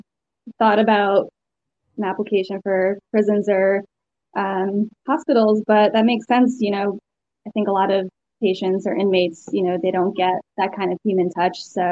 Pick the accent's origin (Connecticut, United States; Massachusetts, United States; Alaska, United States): Connecticut, United States; also born or lived in Nashville / Savannah / North Carolina; Sure. I'm from Connecticut originally. I have 5 siblings. I'm the oldest, the trailblazer. And I've been down south for almost 10 years.